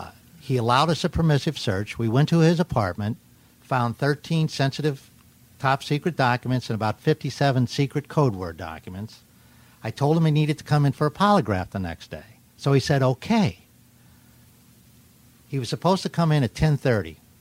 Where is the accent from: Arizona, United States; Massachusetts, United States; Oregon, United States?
Arizona, United States; I'm from Arizona.